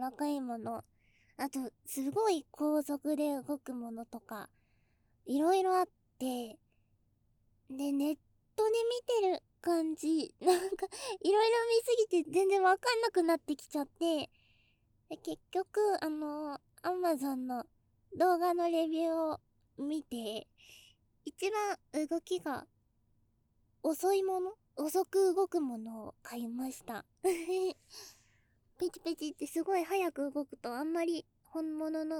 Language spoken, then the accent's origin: Japanese; Tokyo, Japan; 東京生まれ東京育ちの A 型、